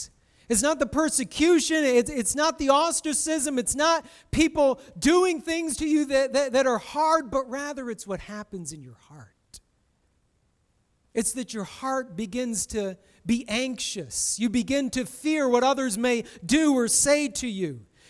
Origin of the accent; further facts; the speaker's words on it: United States; I grew up in America, rural America. We didn't grow up kissing one another unless you were related to each other.